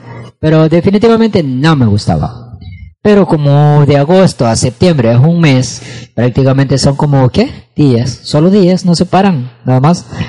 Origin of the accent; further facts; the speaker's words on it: El Salvador; como nosotros, como salvadoreños, no tenemos tal